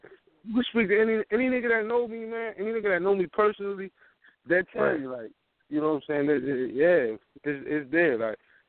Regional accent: Trenton, New Jersey, United States; I'm from Trenton, New Jersey. You know what I'm saying?

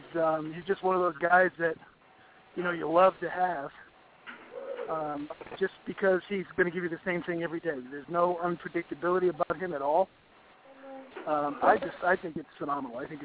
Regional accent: Rhode Island, United States; Well, I grew up in Rhode Island, and Providence College did the same thing.

